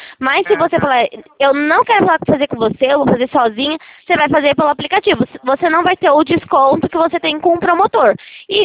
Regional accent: Itatiba, São Paulo, Brazil; eu sou de Itatiba.

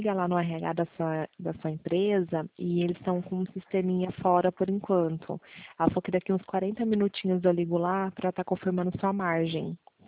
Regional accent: Pirassununga, São Paulo, Brazil; eu sou daqui de Pirassununga.

